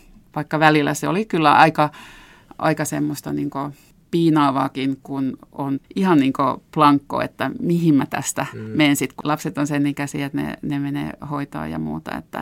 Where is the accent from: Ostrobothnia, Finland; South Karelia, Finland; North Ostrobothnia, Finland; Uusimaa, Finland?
Uusimaa, Finland; Hanko; mä oon itse Hangosta kotoisin ja mulle meri on niinku semmoinen sielunmaisema